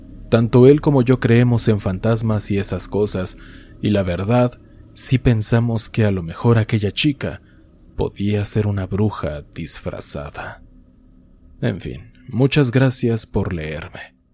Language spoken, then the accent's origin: Spanish; Ecuador; Él es suizo y yo soy de Ecuador.